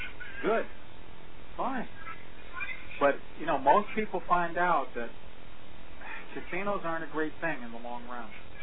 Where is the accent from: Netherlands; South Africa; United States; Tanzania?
United States; San Jose, California; Yeah, San Jose.